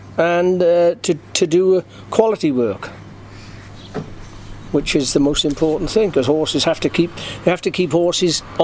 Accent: Northern Ireland, United Kingdom; I was born in Northern Ireland, and born in 1956. And obviously my dad had a farm here then

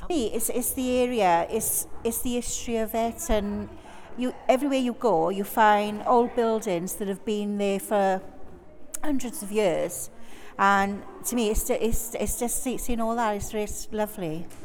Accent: Puncheston, Wales, United Kingdom; I'm from Puncheston.

